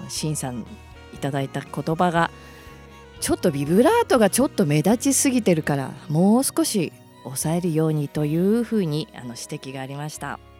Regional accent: Gunma, Japan; 私のね地元の群馬県のリスナーさん

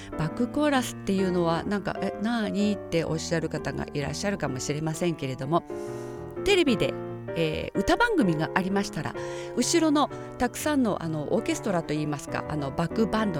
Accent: Osaka, Japan; accent: Osaka dialect; 私は大阪の人間なので、大阪弁でお送りしちゃいますけれども

